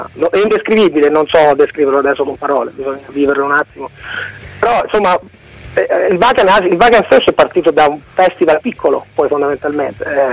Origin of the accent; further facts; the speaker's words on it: Abruzzo, Italy; io sono abruzzese